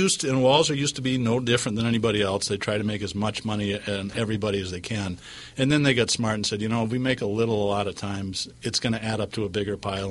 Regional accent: Lexington, Massachusetts, United States; also born or lived in Pawtucket; Well, I was born in Pawtucket, grew up in Lexington, spent all my summers in Rockland.

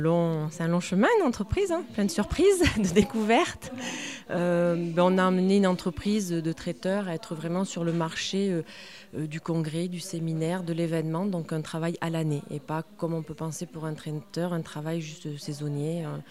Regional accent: Bordeaux, Nouvelle-Aquitaine, France; Après, je suis revenue de Bordeaux, je suis originaire de Bordeaux et même du bassin, donc je suis ravie que ça soit ici ce soir.

